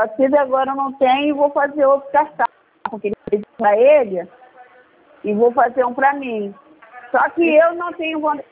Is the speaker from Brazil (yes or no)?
yes; Brazil; como eu sou brasileira